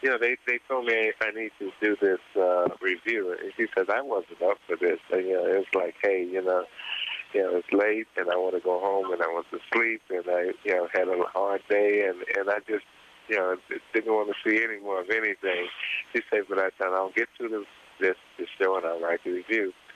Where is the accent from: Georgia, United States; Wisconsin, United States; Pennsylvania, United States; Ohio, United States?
Ohio, United States; Cincinnati; now in Austin, United States; Originally I'm from Cincinnati, Ohio.